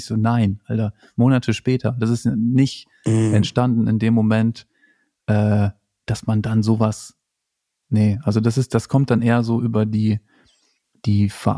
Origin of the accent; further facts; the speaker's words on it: Lower Saxony, Germany; selbst ich komme aus Ostfriesland